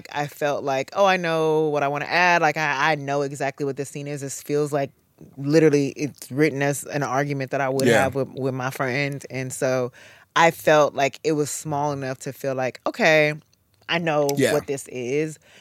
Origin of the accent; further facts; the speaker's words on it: View Park, California, United States; Well, like you mentioned, we're both from View Park, South LA. I was living in Inglewood at the time.